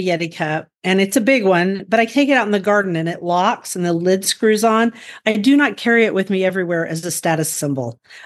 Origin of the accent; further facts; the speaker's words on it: Guthrie, Oklahoma, United States; from Guthrie, Oklahoma, where I garden on an acre and a half out of 7.5 acres in the country.